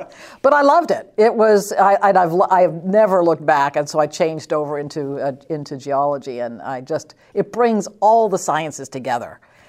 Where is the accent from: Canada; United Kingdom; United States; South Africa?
Canada; I'm from Canada.